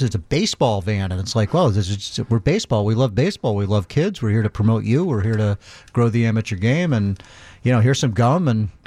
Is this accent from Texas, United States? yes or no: no; Peoria, Illinois, United States; I was once a youngster, and I grew up in Peoria